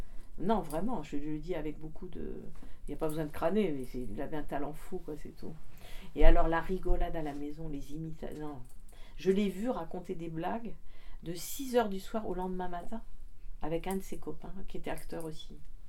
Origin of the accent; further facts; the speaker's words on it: Paris, Île-de-France, France; now in Audierne, France; Je suis née à Paris, je suis vraiment une fille de Paris, mais mes parents étaient orientaux. Ma mère était gréco-égyptienne, ma grand-mère était grecque. Et mes deux parents sont nés au Caire.